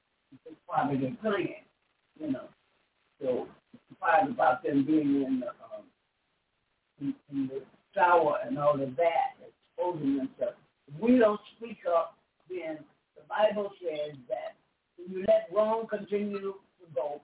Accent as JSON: {"language": "English", "town": "Detroit", "region": "Michigan", "country": "United States", "tie": "born or raised there", "said": "the live show with Detroit, my hometown, he brought that back."}